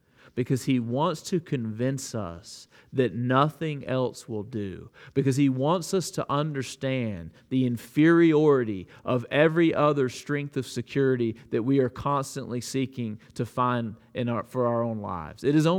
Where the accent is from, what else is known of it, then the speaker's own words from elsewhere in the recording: Bible Belt, United States; I have told you before, I grew up in the Bible Belt.